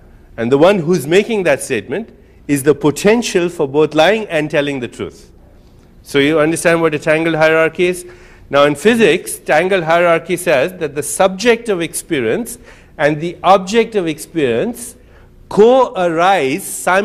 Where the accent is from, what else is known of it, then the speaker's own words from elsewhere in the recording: India; So I'm an Indian.